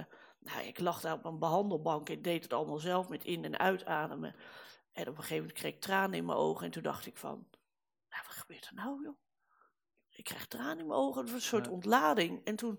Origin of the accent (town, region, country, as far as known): Rotterdam, South Holland, Netherlands; born there; now in Amsterdam, Netherlands